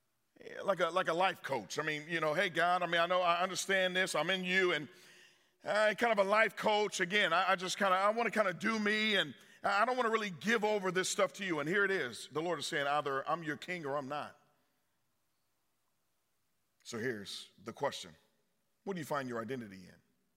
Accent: Oakland, California, United States; I grew up in Oakland, California, and, man, the streets are bad, man.

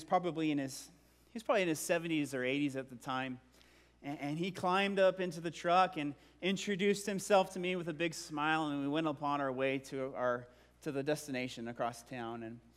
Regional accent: Bend, Oregon, United States; I can think of a time when I was in high school, and I grew up in Bend, Oregon, and my church there was moving from one location to another.

